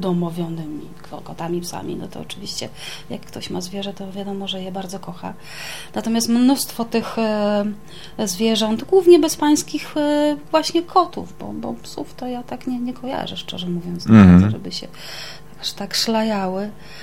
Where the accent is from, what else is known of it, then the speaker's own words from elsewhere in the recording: Warsaw, Masovian Voivodeship, Poland; ja wywodzę się z Pragi, tutaj z okolic Stalowej Środkowej, 11 listopada.